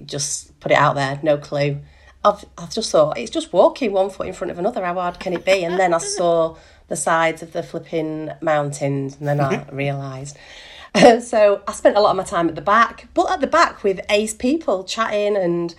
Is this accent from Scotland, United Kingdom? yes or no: no; North West England, United Kingdom; I'm from Lancashire, 45.